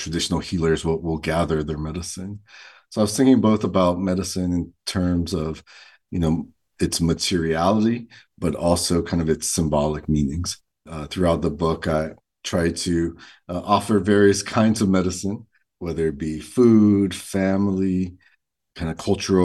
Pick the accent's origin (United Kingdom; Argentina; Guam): Guam; the experience growing up on Guam and, you know, living in the islands in general